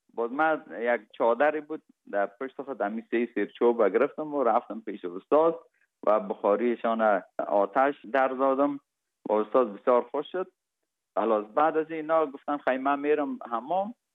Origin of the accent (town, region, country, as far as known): Kabul, Afghanistan; born or raised there; also born or lived in Parwan